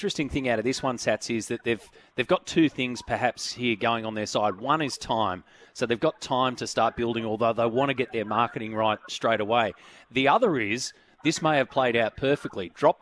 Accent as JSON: {"language": "English", "town": "Newcastle", "region": "New South Wales", "country": "Australia", "said": "I'm actually looking to be a member and I'm from Newcastle."}